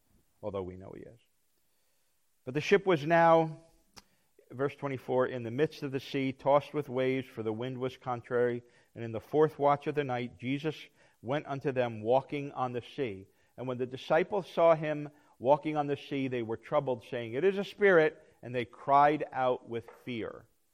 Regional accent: New Jersey, United States; I grew up in New Jersey and we had the Jersey Devil, you know, not the hockey team, but, you know, the real Jersey Devil.

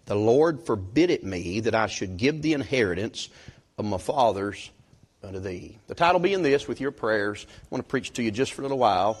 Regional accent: Kentucky, United States; also born or lived in Illinois; I'm actually a transplant. I was born in Illinois. Amen. It's terrible, right? But I was raised up. My folks moved us back to Kentucky when I was a young boy.

